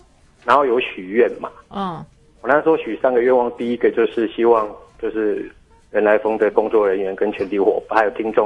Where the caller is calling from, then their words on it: Taipei, Taiwan; 你好，我是台北的